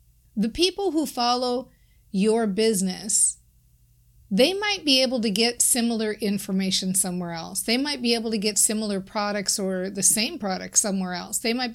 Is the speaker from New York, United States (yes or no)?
no; Minnesota, United States; So in my case, you might hear me talk about things like, I'm from Minnesota.